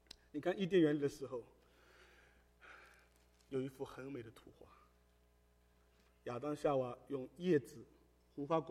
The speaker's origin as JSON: {"language": "Chinese", "town": "Ningbo", "region": "Zhejiang", "country": "China", "said": "我们宁波人有句话是债多不愁啊。"}